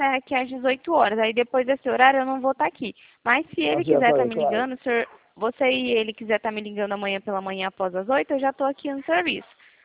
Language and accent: Portuguese; Presidente Prudente, São Paulo, Brazil; also born or lived in Uberlândia